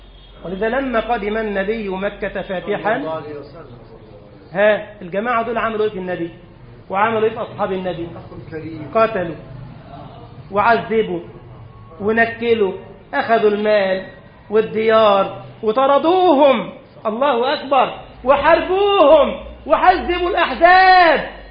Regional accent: Egypt; في بلدنا مصر دي وما أكثر الفرعين على نهر النيل ده

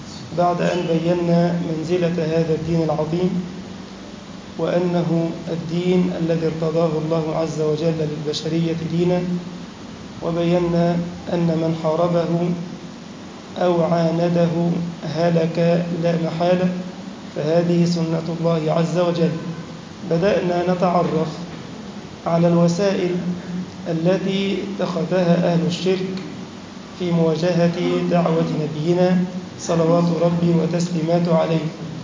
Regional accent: Egypt; اللهم اجعل بلدنا مصر سخاء رخاء وسائر بلاد

